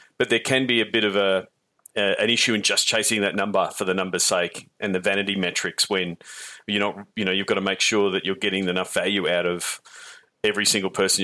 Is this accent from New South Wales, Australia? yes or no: no; Melbourne, Victoria, Australia; I come from Melbourne